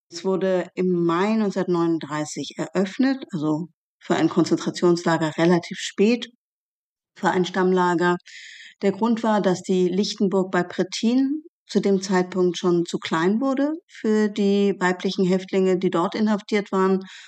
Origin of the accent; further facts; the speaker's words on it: Berlin, Germany; in Berlin, wo ich aufgewachsen bin